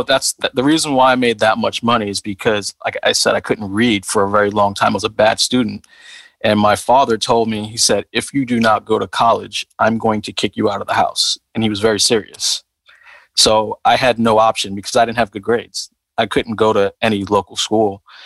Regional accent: Queens, New York, United States; also born or lived in Brooklyn; I'm from Brooklyn. Then I grew up in Queens. So I did kind of the FUBU route.

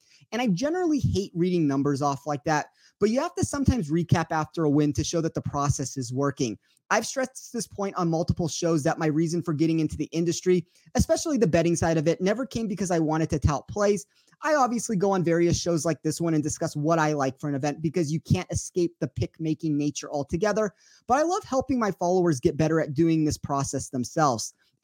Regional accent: Las Vegas, Nevada, United States; I do want to recap the CJ Cup in my hometown of Las Vegas, Nevada.

